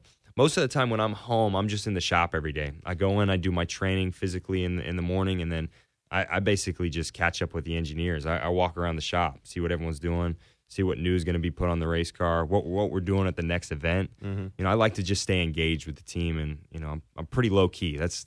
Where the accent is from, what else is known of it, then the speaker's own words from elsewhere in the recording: Nashville, Tennessee, United States; I'm from Nashville, Tennessee in the States, and he wants to promote a race in Nashville and go there and beat me in my city.